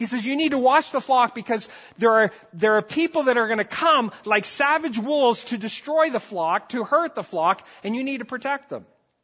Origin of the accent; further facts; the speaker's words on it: Brazil; I grew up in Brazil, and in Portuguese, they have one word, pastor.